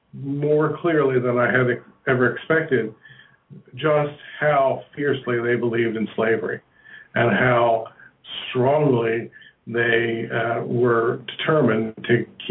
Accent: Baltimore, Maryland, United States; moved away as an adult; also born or lived in Philadelphia / New York; I was born and raised in Baltimore and lived there till I went away to college, and then spent 6 years in Philadelphia, and then went to New York.

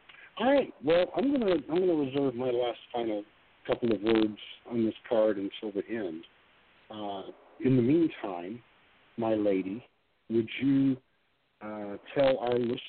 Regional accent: the South, United States; you growing up in the city, me growing up in the South.

